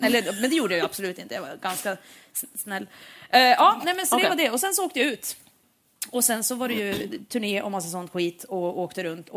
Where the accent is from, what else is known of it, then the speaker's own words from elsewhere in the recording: Järvsö, Gävleborg County, Sweden; Jag var hemma i Järvsö över påsk.